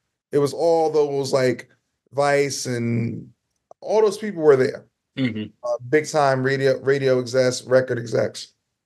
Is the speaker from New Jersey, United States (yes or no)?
yes; Orange, New Jersey, United States; also born or lived in Montclair, United States; I lived in Montclair, but I was born in Orange. I lived in Orange when I was younger.